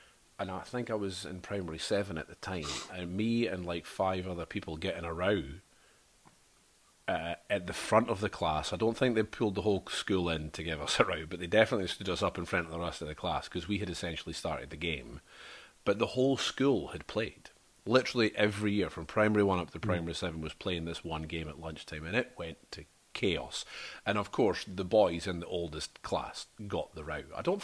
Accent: Scotland, United Kingdom; We're Scottish.

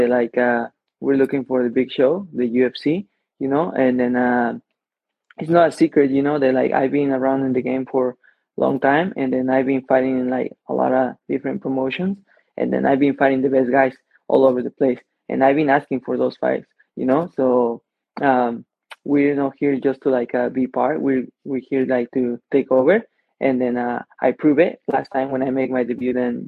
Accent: Mexico; now in United States; And then it was like I was coming straight from Mexico, and then I just had like striking and some jiu-jitsu, but I didn't know anything about like wrestling. And then I mean, we have Lucha Libre, you know, in Mexico, but that's totally different

